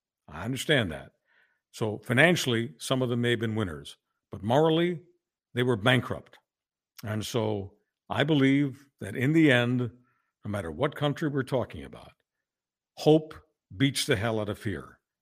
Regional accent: Canada; As a Canadian

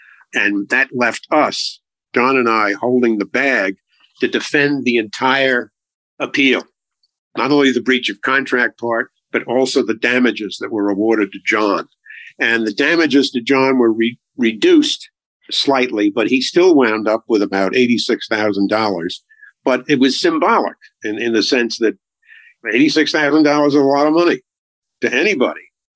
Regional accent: Long Island, New York, United States; born or raised there

